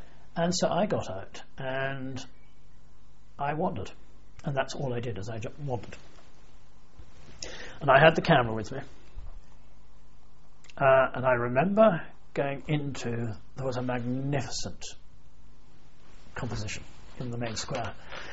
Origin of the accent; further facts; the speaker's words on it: England, United Kingdom; that I'm an Englishman and nobody's going to touch me.